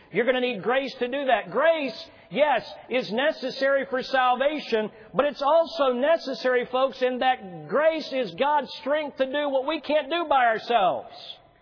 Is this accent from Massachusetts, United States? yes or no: no; Georgia, United States; When my family and I used to travel in evangelism, I grew up in Georgia.